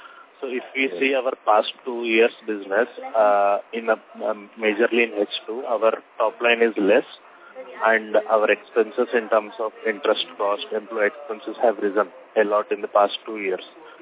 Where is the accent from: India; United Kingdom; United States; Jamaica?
India; South India; I am also from South and my father is a farmer.